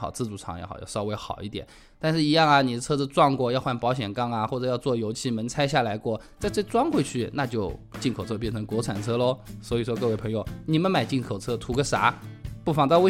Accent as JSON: {"language": "Chinese", "country": "China", "said": "放在一起其实非常适合我们中国人"}